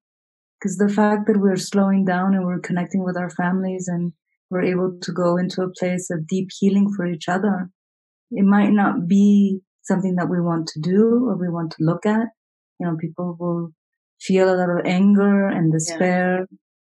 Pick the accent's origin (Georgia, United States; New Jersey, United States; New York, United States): New York, United States; New York City; now in Santa Fe, United States; the city gave so much to me when I was growing up and part of my education and the woman that I've become.